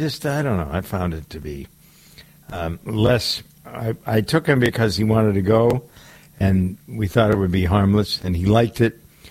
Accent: Framingham, Massachusetts, United States; At least I go to the AMC theater in my hometown of Framingham

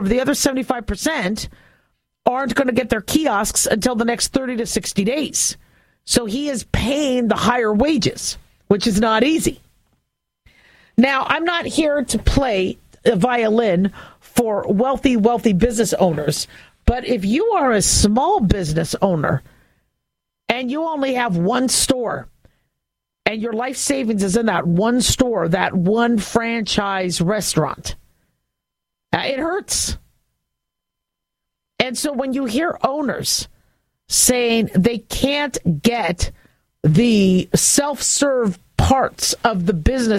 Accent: California, United States; born there; moved away; Look, I'm a Californian. I was born there. As far as I'm concerned, I'm Californian. But, you know, there's a resilience. But, you know, I don't live there anymore.

